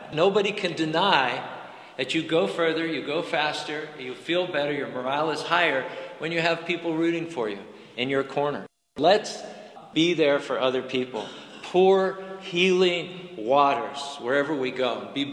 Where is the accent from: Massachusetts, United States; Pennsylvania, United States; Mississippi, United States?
Pennsylvania, United States; Pittsburgh; Interesting enough, and I'm from Pittsburgh, and I've probably got cousins and aunts and uncles, but I hadn't been there for 30 years